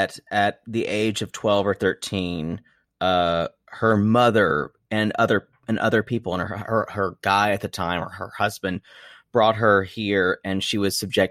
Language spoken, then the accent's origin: English; the South, United States; I grew up in the South, so I'm very particular about that.